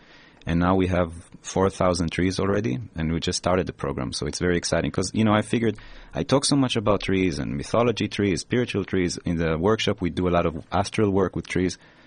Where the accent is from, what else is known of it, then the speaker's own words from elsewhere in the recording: Israel; Because I know, I grew up in Israel.